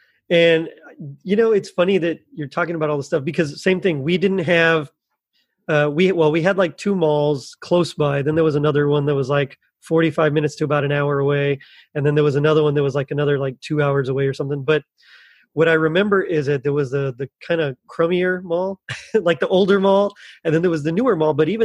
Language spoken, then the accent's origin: English; Texas, United States; So like you mentioned, I am from South Texas. And so the closest like basketball team was like the Spurs. Of course, they're in San Antonio.